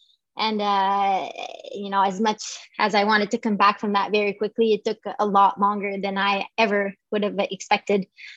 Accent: Quebec, Canada; also born or lived in Boulder, United States; So what happened is I moved back from Boulder to Canada. I'm originally from Quebec. And I had my visa was expiring in July of 2017. So that's kind of when I moved back to Quebec

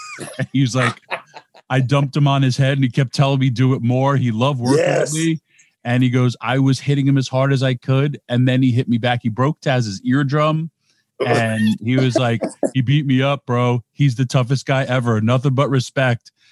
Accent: New York, United States; And we're from New York. We have no clue who he is.

